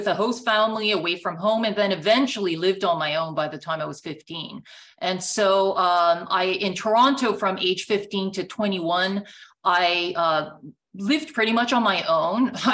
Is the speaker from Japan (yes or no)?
yes; Japan; first language Japanese; English is a second language; So I was born in Japan, but I have a Korean background.